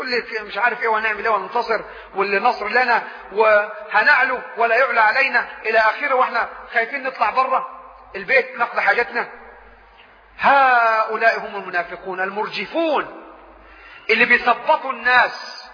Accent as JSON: {"language": "Arabic", "region": "Upper Egypt", "country": "Egypt", "said": "زي بلاد كثيرة عندنا في الصعيد، قريب بس عملنا الحمامات وترقينا شوية وبنينا بيوت وبقى عندنا حمامات"}